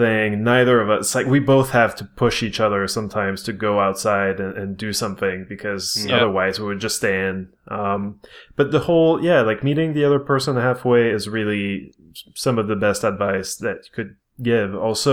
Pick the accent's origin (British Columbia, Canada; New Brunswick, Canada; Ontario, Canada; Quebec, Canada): Quebec, Canada; Maybe it's I'm privileged as a Canadian and or as